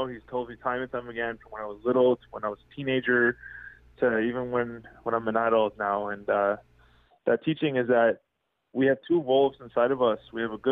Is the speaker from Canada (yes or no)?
yes; Matachewan First Nation, Ontario, Canada; I'm Ojibwe from Matachwan First Nation.